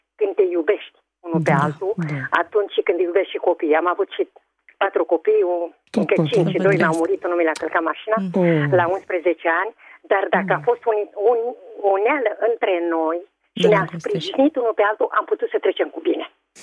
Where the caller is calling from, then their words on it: Craiova, Dolj, Romania; de la Craiova.